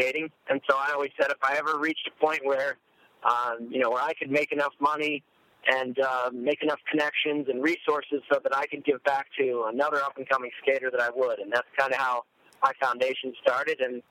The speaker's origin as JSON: {"language": "English", "country": "United States", "said": "not only in the United States in Salt Lake City, in my hometown country"}